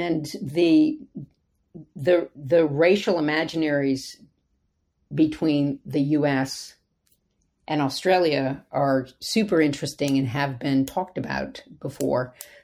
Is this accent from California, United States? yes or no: no; Shreveport, Louisiana, United States; I grew up in Shreveport, Louisiana, in the deep south of the U.S. We moved down there when I was two, and it was 1964.